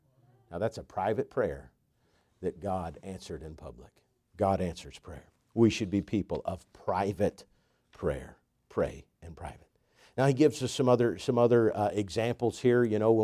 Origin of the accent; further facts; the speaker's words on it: China; I can think of growing up in China, there was many people believed, sometimes superficially, but many believed in Buddhism.